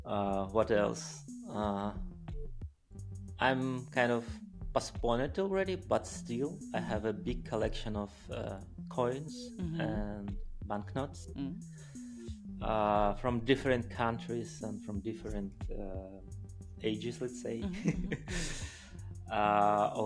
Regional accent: Yekaterinburg, Sverdlovsk Oblast, Russia; English is a second language; Yes, I'm not from Czech Republic, I'm from Russia. I'm from the industrial city, we call it third capital

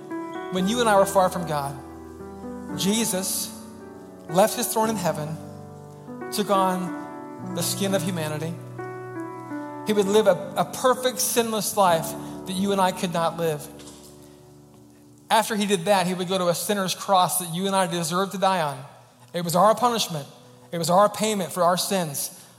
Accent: Oregon, United States; And so growing up in Oregon, we had one team that was kind of the closest team to us, and it was the Seattle Seahawks.

